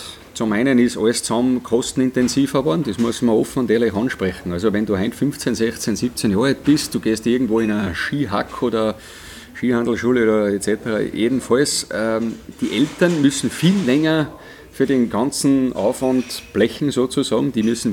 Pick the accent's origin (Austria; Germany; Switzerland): Austria; Schladming, Styria; auf der Planei oben aufgewachsen am Fastenberg und bin definitiv von ganz klein auf täglich am Ski gestanden den ganzen Winter über.